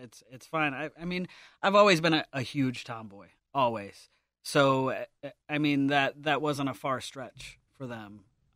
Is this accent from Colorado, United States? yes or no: no; Chicago, Illinois, United States; born there; I was born in Chicago. I can change mine.